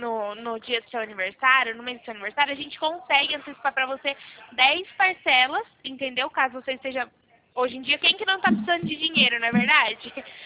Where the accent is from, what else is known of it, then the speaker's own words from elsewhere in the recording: Leme, São Paulo, Brazil; eu sou de Leme, interior de São Paulo